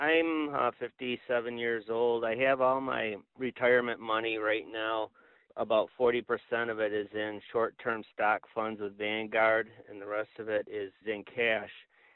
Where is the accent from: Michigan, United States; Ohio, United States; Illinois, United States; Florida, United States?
Michigan, United States; Fort Gratiot; I'm from Fort Gratiot, Michigan, and I got a question.